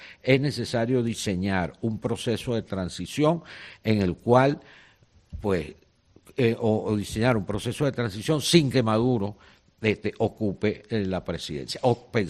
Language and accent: Spanish; Venezuela; puedo decir un poco lo que creo que como venezolanos vemos